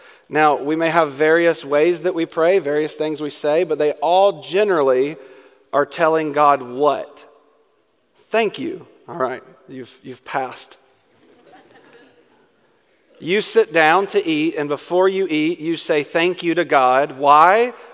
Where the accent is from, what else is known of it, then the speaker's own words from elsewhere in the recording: Georgia, United States; Now, I'm from Georgia, so I have a little struggle communicating some of that to you.